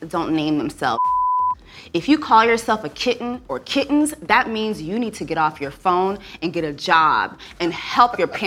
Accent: Florida, United States; Gary, I grew up in Dade County.

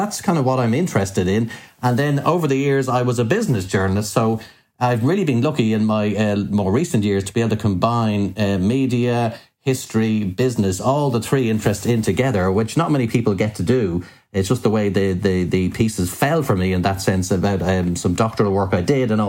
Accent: Dublin, Leinster, Ireland; Sure, yeah. Well, I am a Dubliner. I do come from the south side of Dublin. No crime in that, but I do have roots as well in West Clare.

